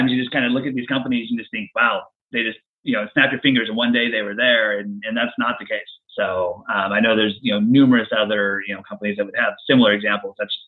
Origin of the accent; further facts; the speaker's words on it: Oregon, United States; So I grew up in Oregon, was a runner, ran in college, have been competing since then.